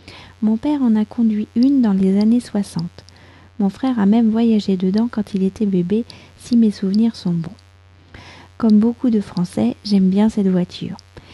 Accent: France; je suis française, j'habite près de Paris

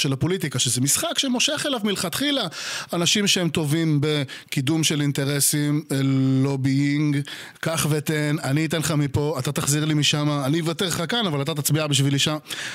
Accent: Haifa, Haifa District, Israel; שאני גדלתי בחיפה

